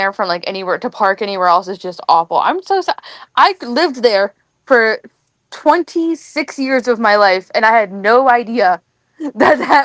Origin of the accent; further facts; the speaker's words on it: Loveland, Ohio, United States; Yes, I grew up in Loveland.